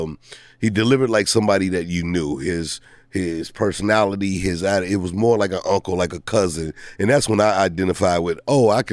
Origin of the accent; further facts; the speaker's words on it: St. Louis, Missouri, United States; Because, like, again, I grew up in St. Louis, and you would only see people on television.